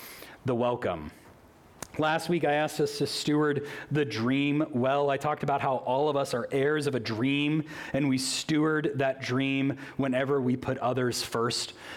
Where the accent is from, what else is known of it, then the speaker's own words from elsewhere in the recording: Lake Wales, Florida, United States; Bert Frizzell, who was the nicest guy at the church that I grew up at in Lake Wales.